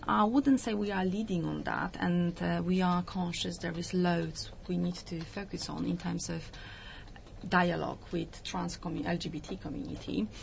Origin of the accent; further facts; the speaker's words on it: Poland; English is a second language; now in United Kingdom; So I came to the UK from Poland 12 years ago, 12 years in April